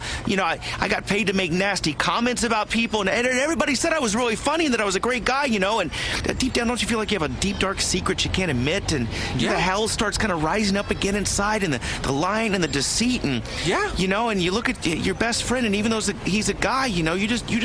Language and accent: English; Midwest, United States; I understand. I'm from the Midwest.